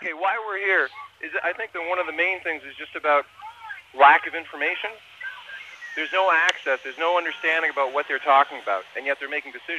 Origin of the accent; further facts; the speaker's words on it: Vancouver, British Columbia, Canada; I'm from Vancouver.